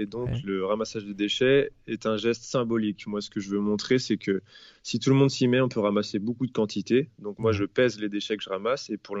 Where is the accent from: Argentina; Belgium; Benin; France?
France; moved away; je suis parti de la France il y a un an et demi, je suis descendu vers l'Afrique du Nord